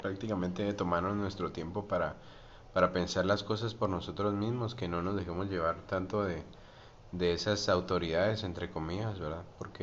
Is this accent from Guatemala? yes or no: yes; Guatemala; unirnos como guatemaltecos.